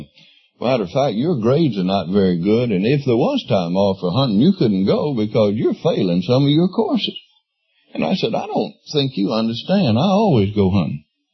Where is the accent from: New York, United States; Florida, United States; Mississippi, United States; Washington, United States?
Mississippi, United States; I was raised in Mississippi, graduated from high school by the grace of some of my teachers that just pushed me through.